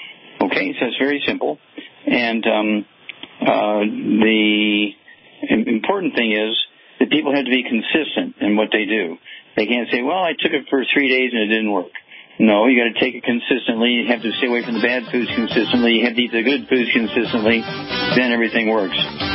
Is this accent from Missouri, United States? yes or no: yes; Missouri, United States